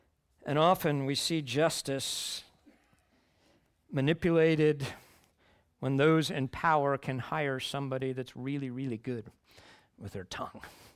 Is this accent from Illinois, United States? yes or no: yes; Chicago, Illinois, United States; When I was growing up in Chicago, it was the south side of Chicago that was the bad side of town, right?